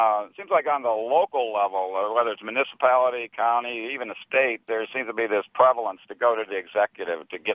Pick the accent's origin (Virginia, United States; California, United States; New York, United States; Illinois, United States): Illinois, United States; Kankakee; I'm from Kankakee, Illinois, so that might be one of my influences.